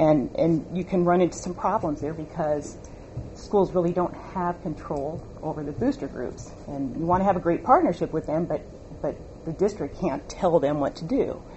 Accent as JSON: {"language": "English", "town": "Marysville", "country": "United States", "said": "as soon as I said, you know, I'm from Marysville, I mean, I barely said"}